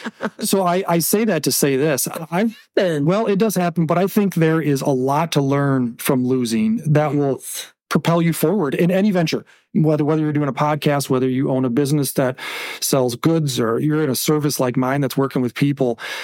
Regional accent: Wisconsin, United States; And then obviously in my home state of Wisconsin is where I maintain.

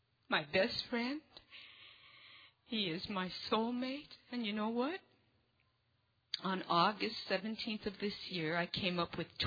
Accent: Ottawa, Ontario, Canada; I'm an addict from Ottawa, Canada.

